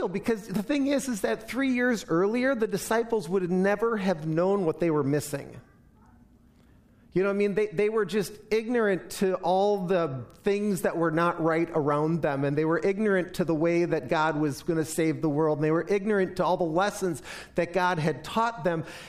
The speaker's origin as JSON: {"language": "English", "town": "New Rockford", "region": "North Dakota", "country": "United States", "tie": "born or raised there", "also_born_or_lived": "Milwaukee, Wisconsin", "moved": "as an adult", "said": "And then came the day for me to leave home. And I moved from New Rockford, North Dakota to Milwaukee, Wisconsin to go to college."}